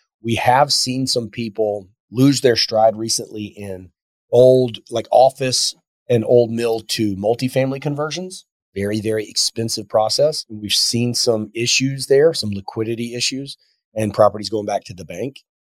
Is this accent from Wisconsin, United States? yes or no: no; South Carolina, United States; our first property in South Carolina, my home state.